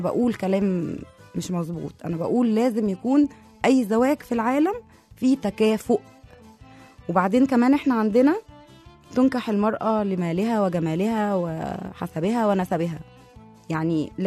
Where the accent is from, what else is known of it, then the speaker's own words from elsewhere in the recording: Egypt; وإن الأمثال الشعبية دي بمثابة تراث قوي لينا كمصريين